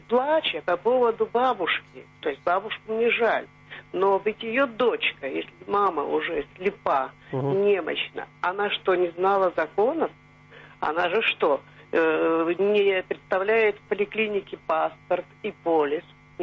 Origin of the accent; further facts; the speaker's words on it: Saint Petersburg, Russia; Я из Петербурга.